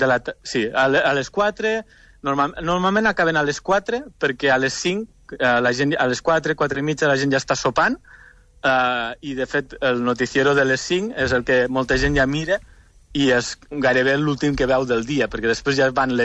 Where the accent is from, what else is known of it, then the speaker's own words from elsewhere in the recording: Lleida, Catalonia, Spain; jo, t'ho dic que soc de Catalunya, de Lleida, però clar, jo he après a fer el temps en castellà.